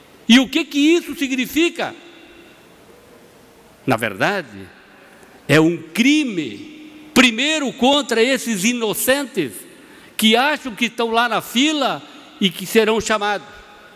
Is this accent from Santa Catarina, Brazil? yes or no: yes; Brusque, Santa Catarina, Brazil; A minha cidade natal é Brusque, Botuverá, Brusque.